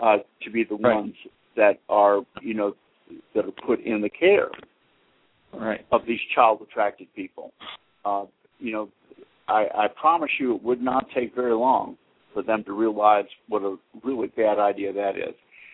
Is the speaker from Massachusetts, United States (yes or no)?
yes; Boston, Massachusetts, United States; I mean, I grew up in Boston.